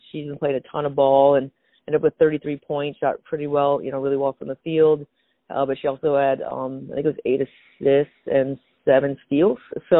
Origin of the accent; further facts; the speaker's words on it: Lake Mills, Wisconsin, United States; I grew up playing basketball in Lake Mills, and I just love the sport of basketball.